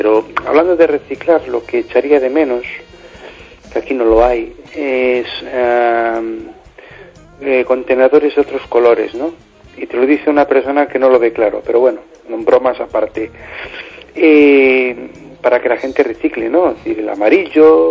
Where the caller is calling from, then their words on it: Amoeiro, Galicia, Spain; del Reguengo, un pueblo de Amoeiro.